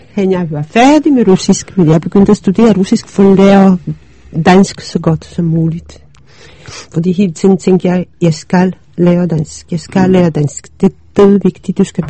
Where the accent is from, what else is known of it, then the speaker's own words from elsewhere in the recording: Poland; Danish is a second language; moved away as an adult; now in Denmark; Nej, jeg kom i 69, så jeg blev student i 67 i Polen.